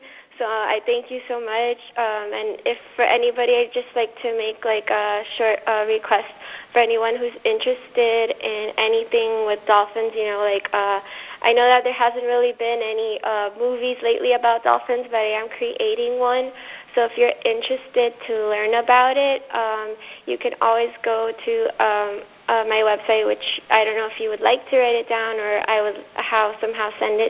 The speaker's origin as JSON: {"language": "English", "town": "Miami", "region": "Florida", "country": "United States", "said": "I'm from Florida, too. Great. Yeah, I come from Miami"}